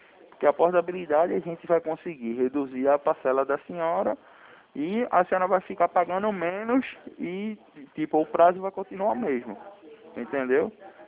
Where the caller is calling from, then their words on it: Recife, Pernambuco, Brazil; Não, eu sou de Belém, não. Eu falo de Recife.